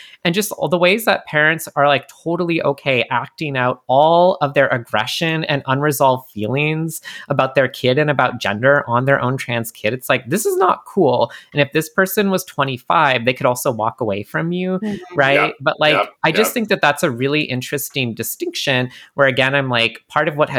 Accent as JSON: {"language": "English", "country": "Canada", "said": "because I'm Canadian"}